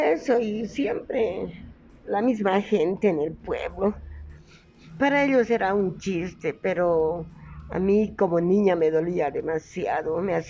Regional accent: Caranavi, La Paz, Bolivia; now in Cochabamba, Bolivia; soy de Caranavi, de Noryungas, y bueno, vivo acá en Cochabamba ahora con mi pequeño negocio de los chocolates, cafés.

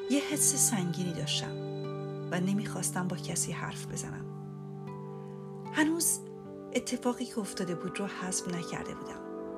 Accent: Iran; شناسنامه و پاسپورت من ایرانی بود. برای همین من در جواب اینکه کجایی هستی نمیتونستم چیزی بگم غیر از اینکه ایرانی هستم.

